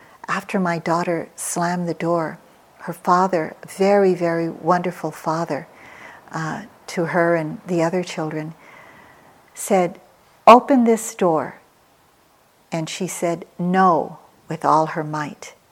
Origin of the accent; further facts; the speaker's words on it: Philippines; moved away as an adult; now in United States; I came to America with three small children as a single parent. I came from the Philippines.